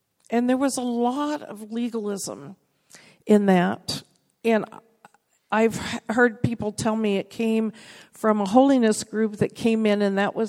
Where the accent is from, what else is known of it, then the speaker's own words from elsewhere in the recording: Biloxi, Mississippi, United States; born there; And so I was born in Biloxi, Mississippi. My dad was in the Coast Guard. And we moved around a lot.